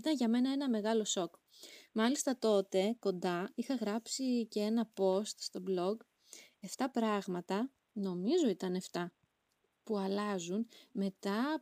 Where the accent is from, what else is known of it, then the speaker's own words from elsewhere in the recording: Livadeia, Central Greece, Greece; ότι εγώ είμαι από τη Λιβαδιά, εκείνος είναι από την Αύπακτο.